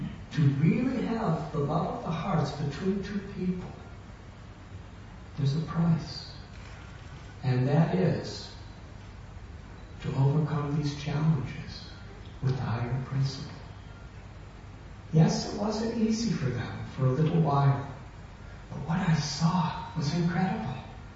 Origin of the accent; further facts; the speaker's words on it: Illinois, United States; I was brought up near Chicago in northern Illinois.